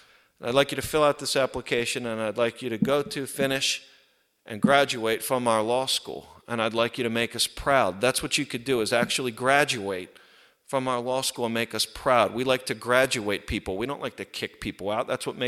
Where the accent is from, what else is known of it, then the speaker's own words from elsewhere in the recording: East Coast, United States; I'm from the East Coast, I had allergies.